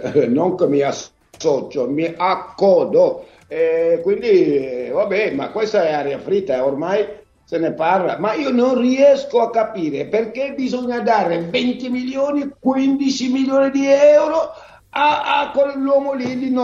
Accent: Brescia, Lombardy, Italy; veniamo da Brescia, Brixia

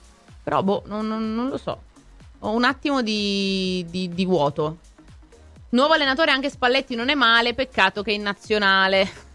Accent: Piedmont, Italy; noi siamo super, cioè siamo proprio piemontesi

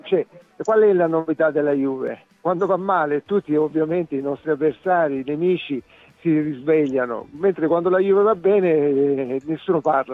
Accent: Lecce, Apulia, Italy; Sì, sono di Lecce

